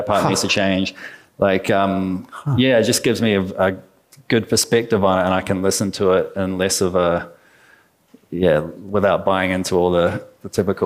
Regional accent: New Zealand; I especially, I think, as a Kiwi and being quite laid back, It's good to be around that energy.

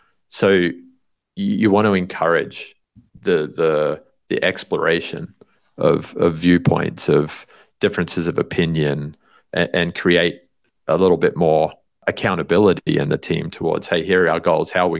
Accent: Australia; also born or lived in England; I grew up in Australia, spent some time in England

